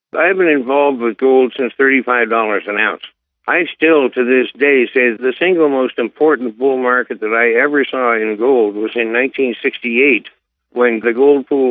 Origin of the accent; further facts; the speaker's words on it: Canada; I'm a Canadian watching this absolutely aghast